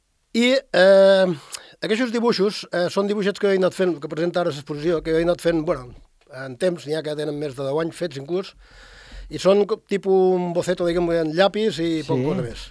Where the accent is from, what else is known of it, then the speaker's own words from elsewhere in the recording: Ibiza, Balearic Islands, Spain; jo record que era petit, ja vaig créixer a Eivissa